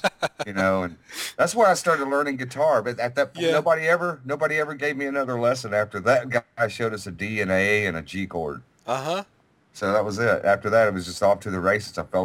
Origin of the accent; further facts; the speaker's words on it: Jefferson, Texas, United States; born there; When I was about seven, I was born in Jefferson, Texas, and my dad worked with my Uncle Delbert, and so we lived right across the street from him in this little podunk.